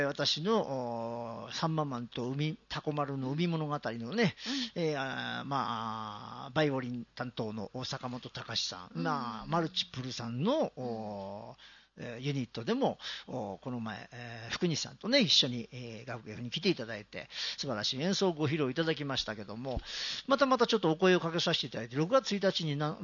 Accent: Mie, Japan; 私三重県の伊勢島の方の出身なんですけど、学校が松坂肉で有名なほら松坂だったんですよ、

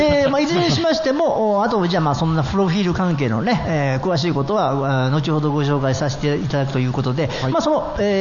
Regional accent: Kansai, Japan; accent: Kansai dialect; 本当に私思わず興奮すると関西弁が出てしまうんで

